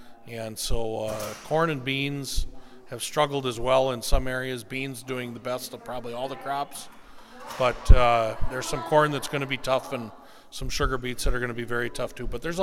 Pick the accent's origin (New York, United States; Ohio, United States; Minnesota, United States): Minnesota, United States; Murdoch; I'm from Murdoch, Minnesota.